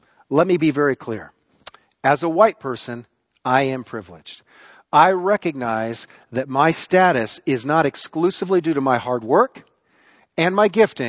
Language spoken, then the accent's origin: English; United States; I'm not culpable, but I am an American.